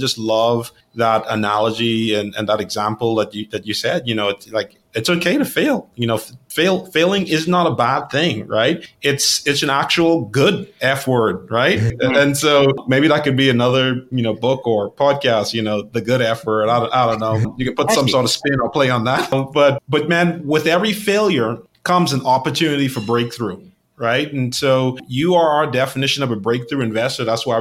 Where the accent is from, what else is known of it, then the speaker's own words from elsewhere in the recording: Bahamas; I grew up in the Bahamas, and, you know, not from a wealthy family at all.